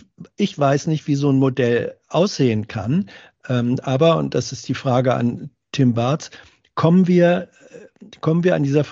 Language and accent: German; Hanover, Lower Saxony, Germany; Meine Heimatstadt ist Hannover.